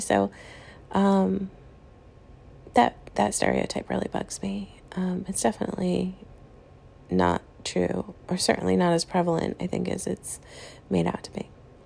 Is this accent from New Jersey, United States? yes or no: no; Boston, Massachusetts, United States; I am from the United States. And I think the one thing that really bugs me is actually a stereotype that's specific to the area that I'm from. so I live in the Midwest right now, but I'm originally from the East Coast.